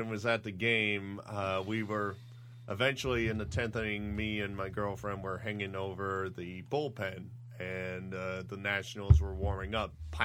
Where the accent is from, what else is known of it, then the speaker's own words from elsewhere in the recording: Philadelphia, Pennsylvania, United States; I'm from Philadelphia. I'm used to this